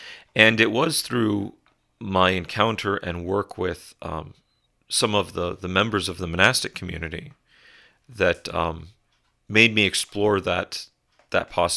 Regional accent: Las Vegas, Nevada, United States; Many priests that I knew growing up in Las Vegas

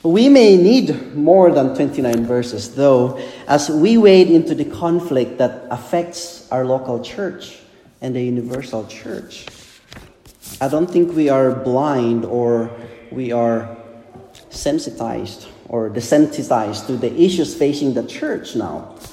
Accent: Philippines; We know that I am a Filipino, so I have my own cultural background.

